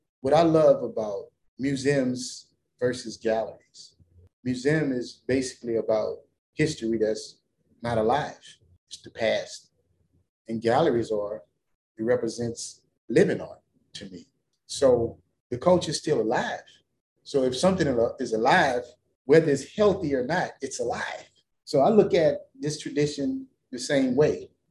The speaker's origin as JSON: {"language": "English", "town": "New Orleans", "region": "Louisiana", "country": "United States", "said": "I'm from the Ninth Ward, which is downtown, so it's quite natural."}